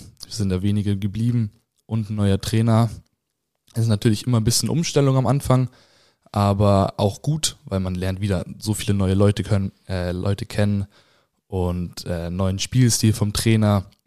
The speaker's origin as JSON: {"language": "German", "town": "Itzehoe", "region": "Schleswig-Holstein", "country": "Germany", "said": "Ja, ich komme aus Itzehoe, ganz im Norden. War eigentlich ganz normale Kindheit, ganz normal alles."}